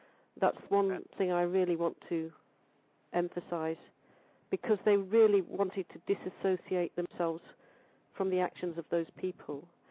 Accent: England, United Kingdom; I went to what we call a church school in England, and that is run by the...

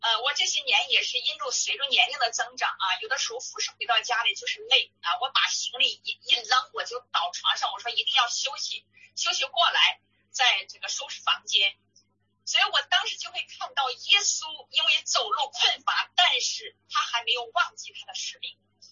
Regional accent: Henan, China; now in Langfang, China; 我的老家是在河南，婆婆家是在河北，我住的这城市是在廊坊。

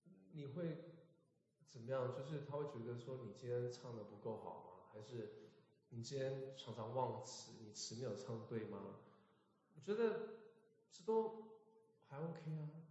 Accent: Taiwan; 因为我小时候在台湾也是长老教会长大的，都会讲台语。

